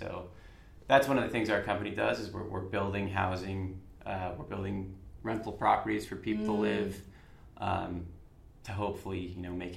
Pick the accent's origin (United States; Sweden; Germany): United States; Colorado; So I'm from Colorado, so obviously nature is a huge part of my background.